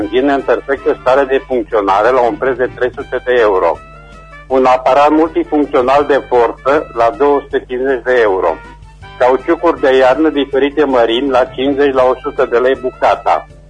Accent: Reșița, Caraș-Severin, Romania; sunt din Reșița

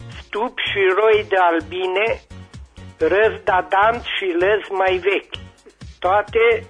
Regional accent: Sacu, Caraș-Severin, Romania; Sunt din Sacu, pot vorbi?

